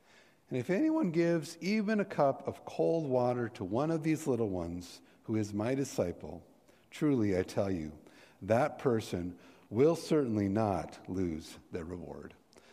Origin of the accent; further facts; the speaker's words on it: Montana, United States; But for me, growing up in Montana, it was a wonderful exposure to a life I'd never even imagined